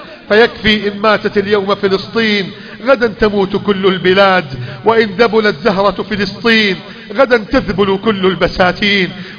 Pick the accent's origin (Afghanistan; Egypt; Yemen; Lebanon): Egypt; اللهم احفظ بلدنا مصر